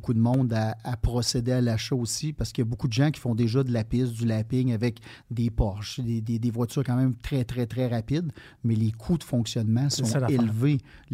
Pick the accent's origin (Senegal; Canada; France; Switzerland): Canada; Quebec; chez nous au Québec